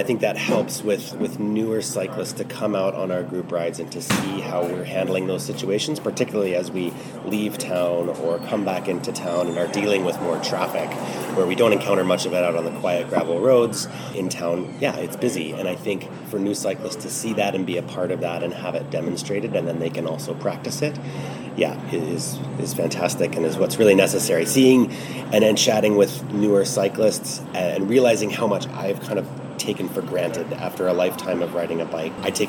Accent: Juneau, Alaska, United States; also born or lived in Montana / Boulder, United States / Salt Lake City, United States / Prince George, California, United States; So my background, again, I was born and raised in Juneau, Alaska, but then I lived in Montana. I lived in Boulder, Colorado, kind of a hotbed for cycling in North America, doing a graduate degree.

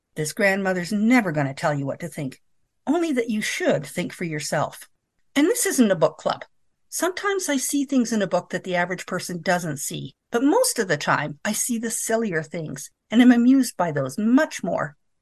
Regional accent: Ontario, Canada; born there; I was born on the Manitoulin Island with a French-Canadian grandfather and an Anishinaabe grandmother.

